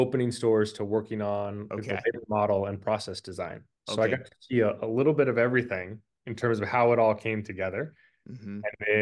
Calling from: San Diego, California, United States; I am in San Diego today. I normally live in San Francisco

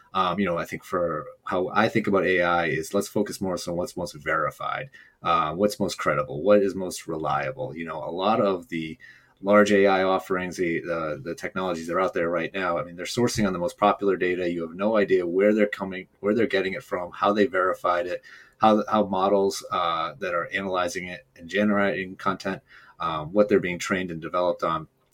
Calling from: Boston, Massachusetts, United States; I am in the Boston area.

